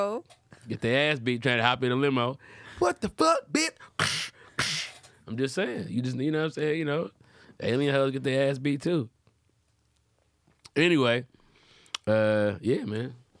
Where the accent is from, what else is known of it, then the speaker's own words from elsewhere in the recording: Detroit, Michigan, United States; Now, I'm from Detroit, so we also had Faygo.